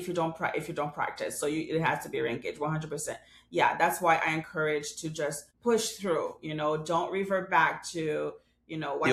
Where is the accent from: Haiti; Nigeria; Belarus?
Haiti; now in New York, United States; I was born and raised in Haiti, but I have spent 20 years in New York. So it wasn't a lie. But yes, I was born and raised in Haiti.